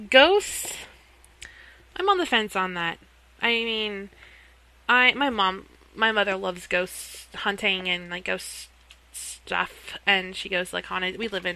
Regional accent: the South, United States; And I say, I'm from the South, so I say, bless their heart.

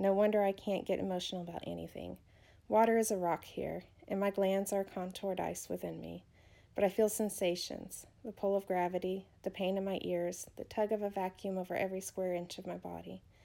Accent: United States; Where are you from in the world? I'm from the United States.

